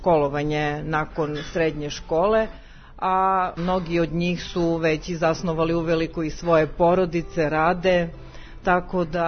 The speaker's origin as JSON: {"language": "Serbian", "town": "Pirot", "region": "Pirot District", "country": "Serbia", "said": "dolazim iz Pirota"}